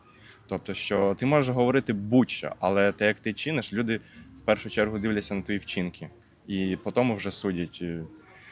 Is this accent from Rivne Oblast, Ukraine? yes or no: yes; Rivne, Rivne Oblast, Ukraine; Ну, я сам з Рівного